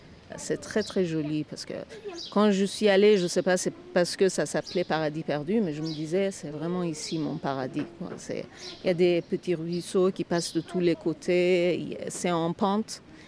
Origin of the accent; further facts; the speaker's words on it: Shiraz, Fars, Iran; Non, c'est ma ville natale, c'est normal que je pense ça